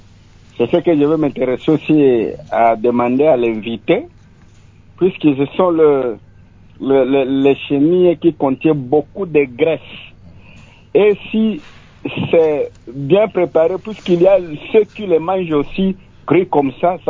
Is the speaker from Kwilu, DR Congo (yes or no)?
yes; Bandundu, Kwilu, DR Congo; moi je suis de Bandundouville.